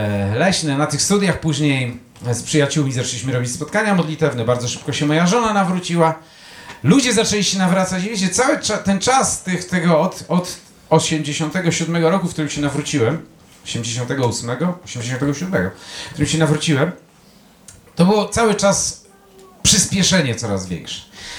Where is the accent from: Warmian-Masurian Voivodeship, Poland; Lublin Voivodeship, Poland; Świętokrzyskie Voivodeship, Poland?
Warmian-Masurian Voivodeship, Poland; Elbląg; born there; urodziłem się w rodzinie polskiej. Pierwszy język to był polski. Urodziłem się w Elblągu, mieście w Polsce.